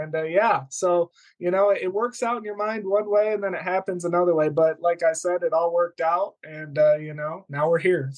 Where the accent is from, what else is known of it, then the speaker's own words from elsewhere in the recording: Michigan, United States; Obviously, I'm from Michigan, big Lions fan